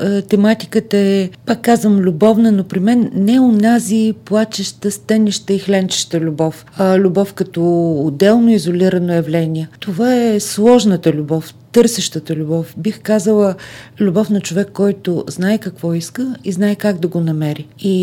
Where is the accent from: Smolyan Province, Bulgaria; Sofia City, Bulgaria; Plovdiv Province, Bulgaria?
Plovdiv Province, Bulgaria; Asenovgrad; Аз съм родом от Асеновград. Това е един малък и много различен от другите градове.